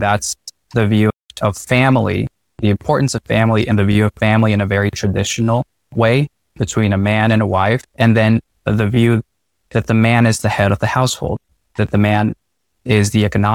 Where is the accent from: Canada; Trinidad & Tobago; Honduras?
Honduras; moved away as an adult; now in United States; I'm an immigrant. I'm a proud immigrant. I was born in Honduras, which is a small country in Central America. And I lived the first 18 years of my life there, coming to the U.S. and on a student visa in 2010.